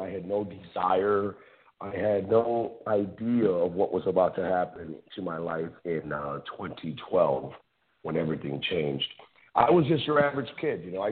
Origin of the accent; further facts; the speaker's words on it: East Chicago, Indiana, United States; But I was born and raised in East Chicago, Indiana. I'm very proud of that. A small city here by the lake, Lake Michigan.